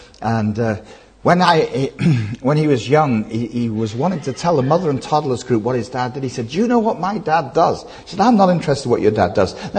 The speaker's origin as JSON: {"language": "English", "town": "Leeds", "region": "Yorkshire and the Humber", "country": "United Kingdom", "moved": "yes", "said": "I'm originally from Leeds, okay, but I've lived over here some 36 years."}